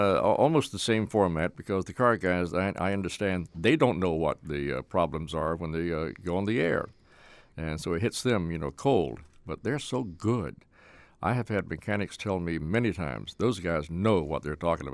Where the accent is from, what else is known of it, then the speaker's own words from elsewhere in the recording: North Carolina, United States; accent: Tar Heel; I worked on my Tar Heel accent in the early days, very conscious of it.